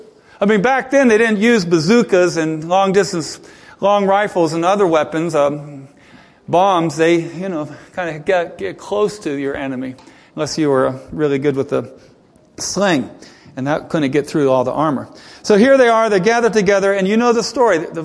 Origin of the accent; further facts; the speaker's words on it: Ohio, United States; I'm the Yankee from Ohio, and she's from North Carolina.